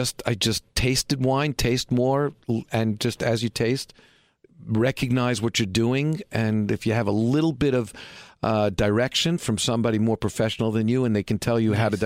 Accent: Brooklyn, New York, United States; Well, I grew up in Williamsburg, okay. Brooklyn, not Virginia. And I lived in the projects.

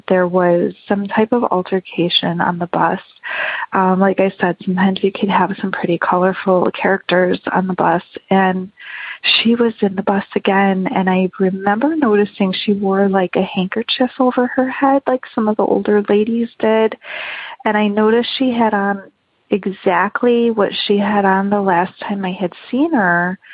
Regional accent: Chicago, Illinois, United States; I wanted to tell a story about what happened to me when I was a young girl growing up in Chicago. So I lived in the city of Chicago

